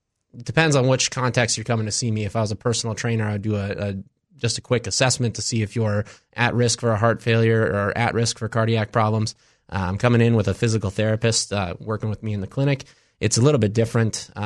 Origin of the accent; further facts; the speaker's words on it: Foley, Minnesota, United States; I grew up in Foley, Minnesota here.